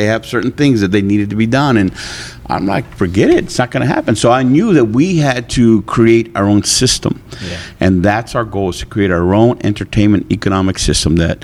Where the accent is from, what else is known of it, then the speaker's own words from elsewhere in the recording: San Jose, California, United States; So I was raised in San Jose, lowrider culture, the whole thing.